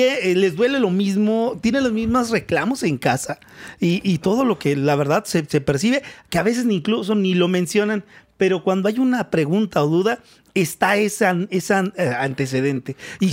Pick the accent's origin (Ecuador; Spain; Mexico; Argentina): Mexico; Michoacán; Y ahí creces escuchando a las orquestas, tocando a bajeños, tocando sones.